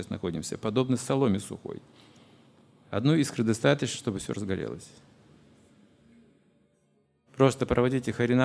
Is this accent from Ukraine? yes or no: no; Russia; А мы из России, мы тоже коммунисты